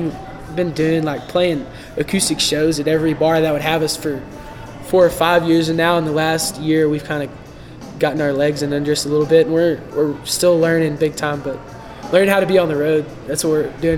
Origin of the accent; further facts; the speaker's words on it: Santo, Texas, United States; I'm originally from Santo. It's about 30 minutes north of Stephenville.